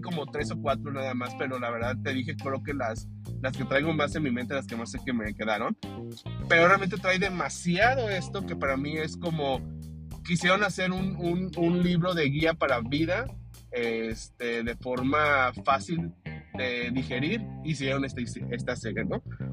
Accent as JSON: {"language": "Spanish", "country": "Mexico", "said": "y luego yo como mexicano, pues a lo mejor me es difícil"}